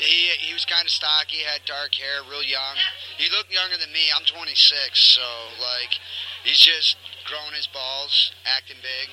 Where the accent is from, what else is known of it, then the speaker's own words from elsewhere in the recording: Buffalo, New York, United States; I'm from up by Buffalo, up by the Canadian border.